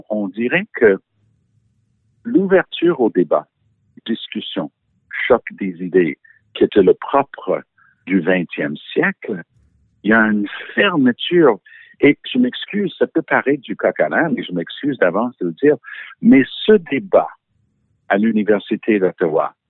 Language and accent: French; United Kingdom; accent: English; French is a second language; Et oui, j'ai mon passeport français, malgré mon petit accent anglais.